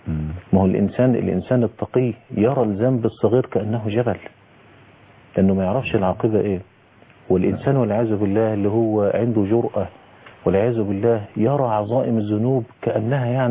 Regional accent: Egypt; يعني الزوج ده احنا عندنا في مصر رئيس وزراء واحد.

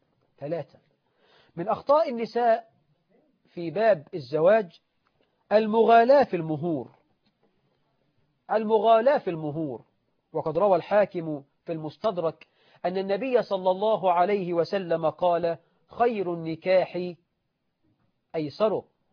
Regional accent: Egypt; احنا عندنا في مصر

